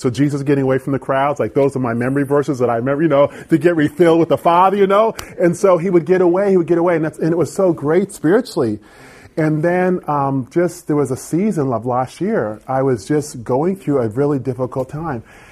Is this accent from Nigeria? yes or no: no; Canada; As I was telling you guys, I'm from Canada.